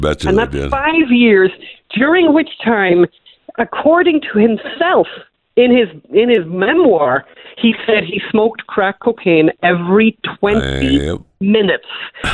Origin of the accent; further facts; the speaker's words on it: Ireland; we're Irish.